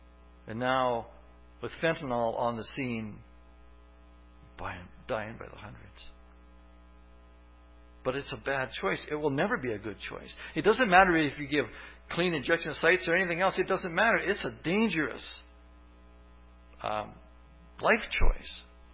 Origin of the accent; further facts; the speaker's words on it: Canada; I'm a Canadian.